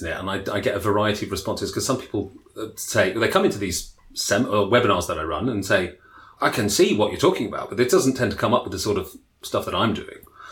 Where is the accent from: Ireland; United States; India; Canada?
Canada; accent: Canadian; The original content was in an American accent, so I'm going to use my Canadian accent for this